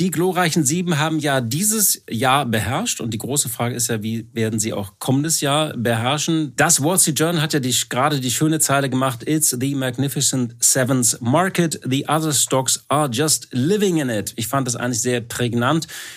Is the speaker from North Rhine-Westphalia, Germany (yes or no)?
no; Hamburg, Germany; als Hamburger